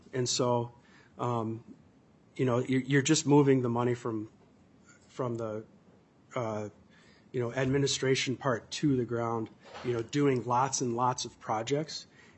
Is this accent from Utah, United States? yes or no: no; Chanhassen, Minnesota, United States; I'm from Chanhassen, so I've seen the property